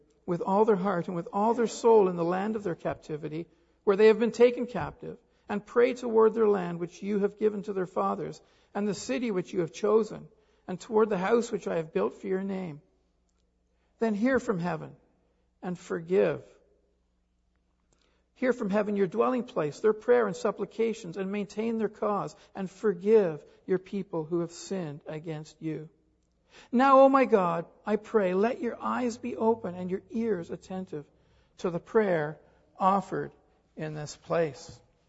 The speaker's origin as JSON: {"language": "English", "country": "Canada", "said": "Certainly as a Canadian, I wouldn't have expected that from any of my prime ministers or politicians."}